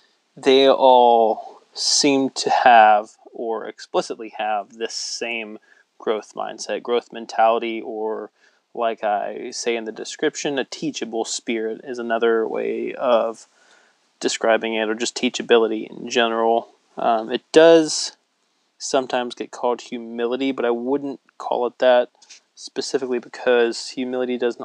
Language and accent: English; Florida, United States; now in California, United States; Like I said, we're in California. I'm from Florida. I'm married. I have an eight-month-old son.